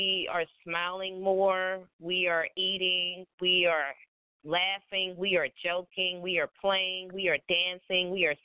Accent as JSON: {"language": "English", "town": "St. Louis", "region": "Missouri", "country": "United States", "said": "I'm an artist from St. Louis, Missouri."}